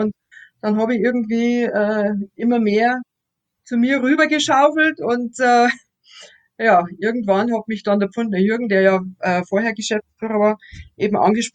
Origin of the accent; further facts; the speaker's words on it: Straubing, Bavaria, Germany; Ich bin auch eine gebürtige Straubingerin. Ich war mal zum Studium eigentlich auch nicht groß aus Straubing weg.